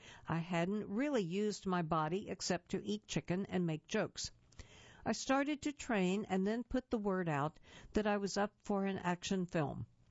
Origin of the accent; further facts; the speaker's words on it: Naperville, Illinois, United States; I'm a Naperville guy, running around fighting over the last piece of cake